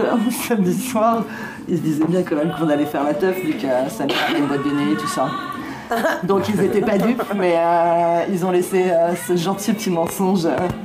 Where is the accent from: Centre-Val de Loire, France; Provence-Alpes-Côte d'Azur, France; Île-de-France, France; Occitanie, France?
Île-de-France, France; Neuilly-sur-Seine; parce que j'ai grandi à Neuilly, j'ai plein de petits bourgeois qui avaient plein de droits que moi, qui n'avaient pas.